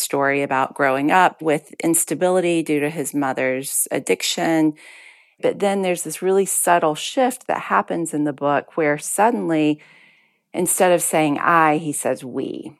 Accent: North Carolina, United States; Yeah, so I am from Western North Carolina, identify very much as Appalachian.

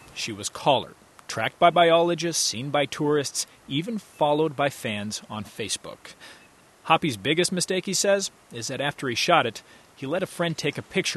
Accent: Montana, United States; I know this because I grew up here in Montana.

